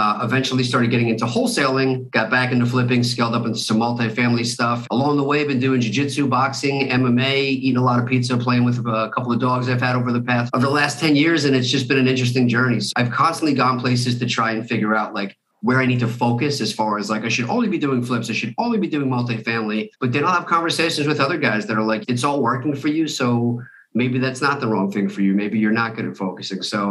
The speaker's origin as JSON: {"language": "English", "region": "New York", "country": "United States", "tie": "born or raised there", "said": "I grew up in New York, a little bit of a lost soul, just going to college to have a good time."}